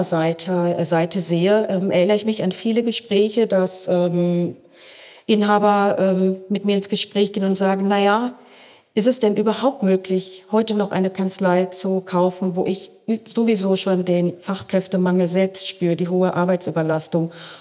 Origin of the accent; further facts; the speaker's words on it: North Rhine-Westphalia, Germany; Ich bin im Ruhrgebiet geboren, ein Ruhrpottkind.